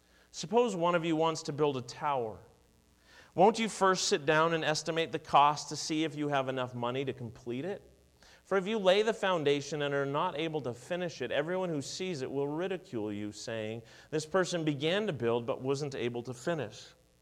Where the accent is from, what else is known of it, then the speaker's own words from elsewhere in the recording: Toronto, Ontario, Canada; now in Edmonton, Canada; I was living in Edmonton. I had moved here fairly recently, but I grew up in Toronto.